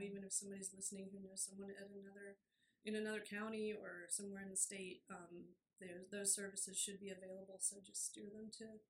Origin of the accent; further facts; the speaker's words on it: Florida, United States; born there; Both. I was born in Florida, so.